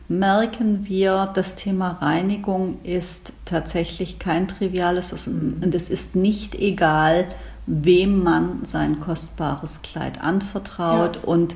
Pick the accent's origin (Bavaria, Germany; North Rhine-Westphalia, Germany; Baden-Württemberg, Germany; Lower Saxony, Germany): Baden-Württemberg, Germany; born there; Ich bin gebürtige Schwäbin